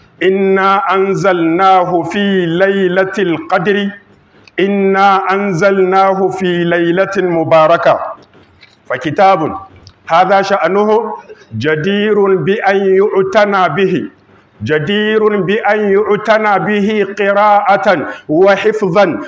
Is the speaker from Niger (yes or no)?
yes; Niger; بلادنا النيجر